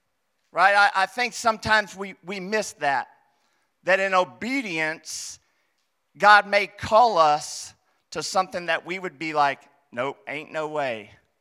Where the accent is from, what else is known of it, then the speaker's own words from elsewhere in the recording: Indianapolis, Indiana, United States; So we're from Indianapolis, and we had a family gathering at Western Bowl, which is on the west side of Indianapolis on Washington Street.